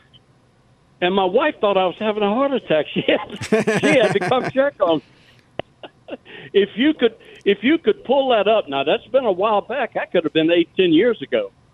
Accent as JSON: {"language": "English", "town": "Oxford", "region": "Mississippi", "country": "United States", "tie": "born or raised there", "said": "I said, I can stay for Thursday, but my hometown's Oxford, Mississippi."}